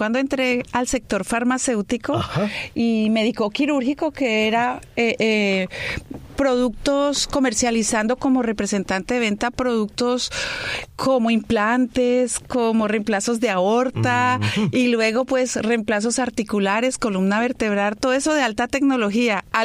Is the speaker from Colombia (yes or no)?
yes; Valledupar, Cesar, Colombia; born there; Realmente nací en Valledupar, que es un pueblo por allá cerca a la costa atlántica. Pero como allá era tan pueblo y tan provincia, se perdieron los papeles, la partida de bautismo. Y luego llegó mi mamá, a como pudo, me registró en Bogotá. Así que soy bogotana